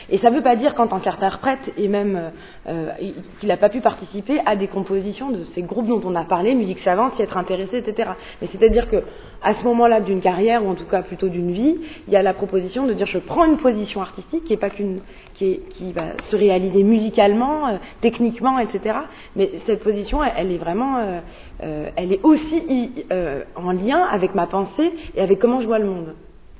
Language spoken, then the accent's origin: French; France; en tant que Français, moi, je fais de la musique du monde